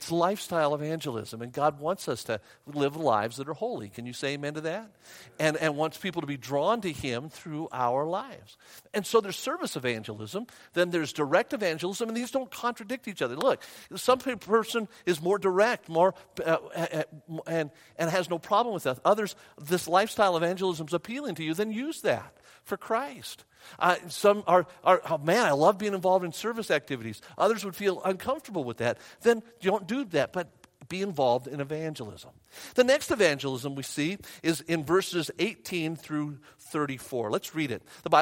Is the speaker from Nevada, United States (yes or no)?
yes; Las Vegas, Nevada, United States; Well, I said, I'm not from around here. I'm from Las Vegas, Nevada. I was in North Carolina at the time.